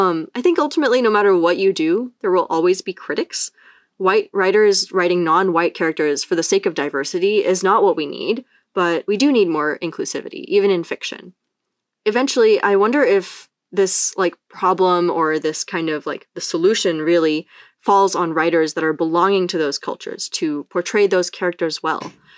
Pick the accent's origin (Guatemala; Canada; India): India; So I'm Indian. I like reading fantasy that features mythology from the Indian subcontinent.